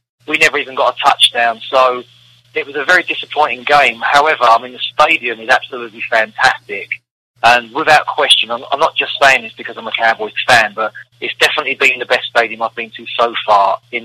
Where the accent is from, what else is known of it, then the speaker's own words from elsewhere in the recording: London, United Kingdom; I'm from London, England